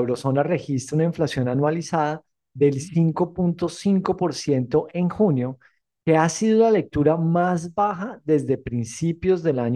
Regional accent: Colombia; Así que espero que en mi tierra también los traten igual.

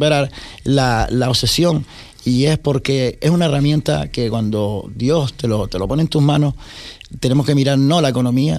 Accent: Los Estancos, Canary Islands, Spain; Realmente me he criado en Los Estancos, bueno, me crié de la juventud, fue entre Los Estancos y Los Asomados.

